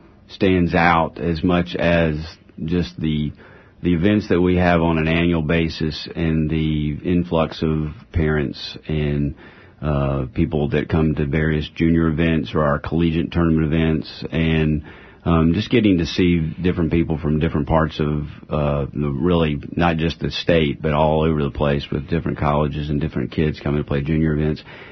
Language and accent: English; Chapel Hill, North Carolina, United States; growing up in Chapel Hill and taking an interest in golf and just being able to spend some time at UNC Findlay as a kid and growing up there